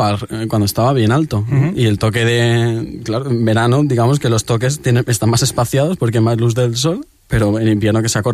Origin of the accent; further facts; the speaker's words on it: Valencian Community, Spain; Somos la comunidad valenciana, en la actualidad es la comunidad más campanera de España, sin lugar a dudas